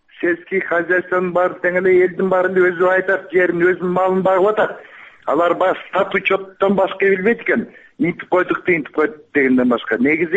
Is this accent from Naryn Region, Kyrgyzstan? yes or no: yes; Naryn, Naryn Region, Kyrgyzstan; Мен Нарындан болом